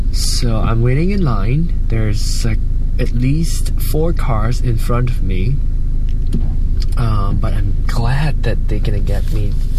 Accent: Penang, Malaysia; I'm from Penang, I grew up in Penang

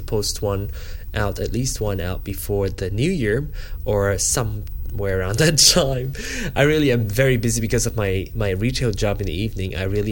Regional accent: Malaysia; now in United States; We meaning both the couple of a binational couple, say by nationality, I'm Malaysian, and my partner's American.

